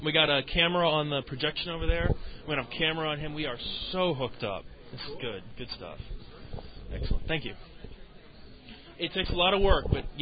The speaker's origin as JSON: {"language": "English", "region": "Texas", "country": "United States", "tie": "born or raised there", "said": "Born and raised in Texas."}